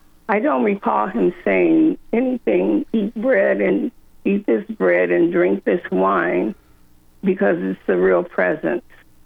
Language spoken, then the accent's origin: English; San Diego, California, United States; Well, I'm from San Diego, California